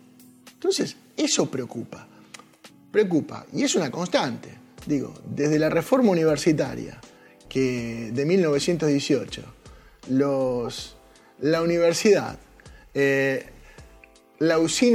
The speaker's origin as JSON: {"language": "Spanish", "country": "Argentina", "said": "nosotros, como argentinos, nos deja en una muy, pero muy mala posición."}